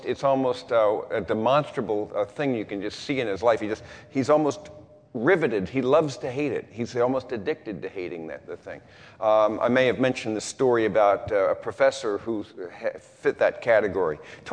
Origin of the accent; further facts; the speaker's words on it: Berkeley, California, United States; I was a hippie from Berkeley, California, just 6 months before.